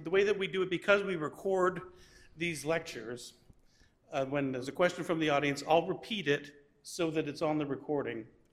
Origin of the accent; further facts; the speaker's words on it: Canada; and it makes me proud as a Canadian